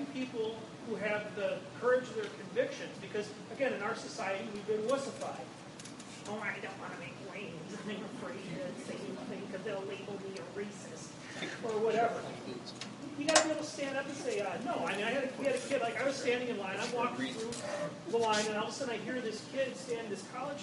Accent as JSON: {"language": "English", "town": "Washington", "region": "District of Columbia", "country": "United States", "said": "You know, I'm from Washington, D.C., and I looked at her and I'm like, yeah."}